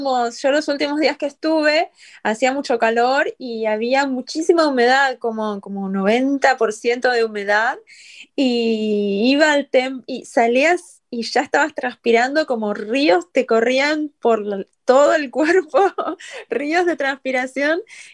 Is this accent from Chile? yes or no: no; Argentina; Yo en Argentina, yo soy psicóloga en primer lugar, como tantos argentinos